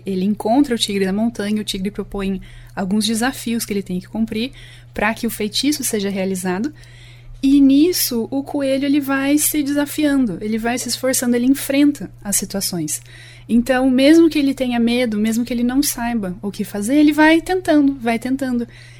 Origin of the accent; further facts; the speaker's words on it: Londrina, Paraná, Brazil; also born or lived in Ribeirão Preto; Então, a minha infância, minha adolescência, minha vida adulta, eu passei em Londrina. Então, eu penso que eu sou londrinense do coração. Mas ali na certidão de nascimento, eu sou de Ribeirão Preto.